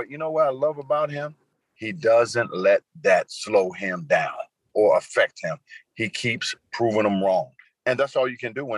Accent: Baltimore, Maryland, United States; I grew up in Baltimore, Maryland, mm-hmm. and that's where it all began for me.

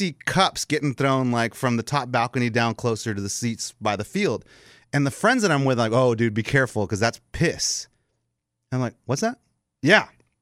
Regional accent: Texas, United States; Now, I am American, four generations American. After that, I think my grandmother was born in Mexico. But other than that, I am American, four generations here in Texas.

